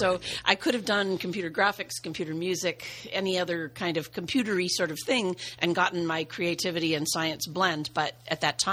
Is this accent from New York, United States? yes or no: yes; Rochester, New York, United States; Actually, upstate New York in the Finger Lakes.